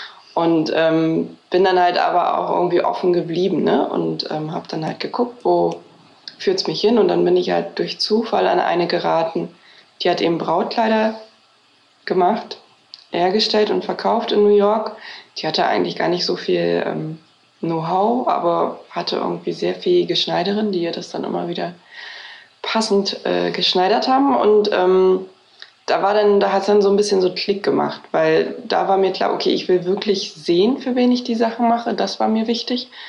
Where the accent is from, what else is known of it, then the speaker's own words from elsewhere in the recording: Berlin, Germany; Also ich bin ja in Berlin hier aufgewachsen. Ich bin hier auch zur Schule gegangen und habe nach dem Abitur dann angefangen zu studieren hier in Berlin.